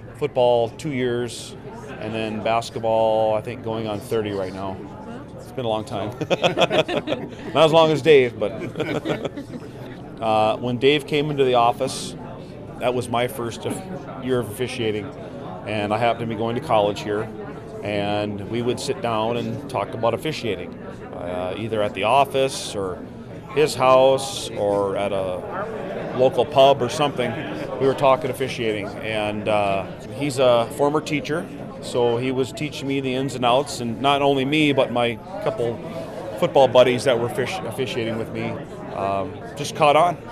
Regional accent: Jamestown, North Dakota, United States; also born or lived in Valley City; I was born in Valley City, lived here for 3 years, then moved to Jamestown. Okay. Moved there in 70, so.

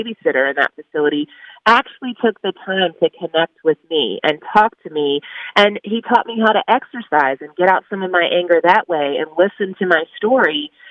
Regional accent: Virginia, United States; we want to hear what's going on in Virginia. So I get very proud of my home state

